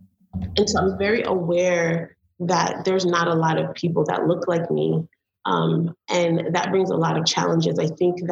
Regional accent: Belize; But when they hear I'm from Belize, then it's like, oh my gosh, I went on a cruise and I ate this stuff.

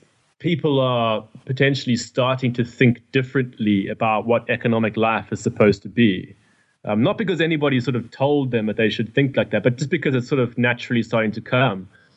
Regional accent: Durban, KwaZulu-Natal, South Africa; I come from Durban. In South Africa

